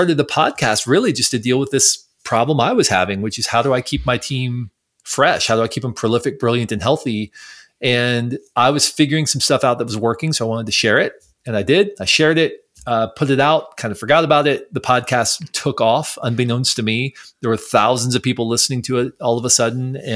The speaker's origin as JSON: {"language": "English", "region": "Ohio", "country": "United States", "tie": "born or raised there", "said": "Central Ohio. So I grew up in rural Central Ohio."}